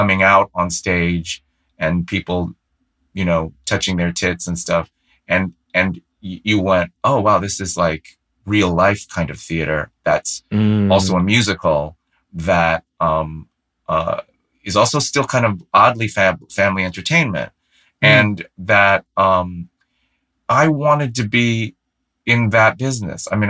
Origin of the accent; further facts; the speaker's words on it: San Francisco, California, United States; I grew up in San Francisco, and I had an awareness of the impact of the particular show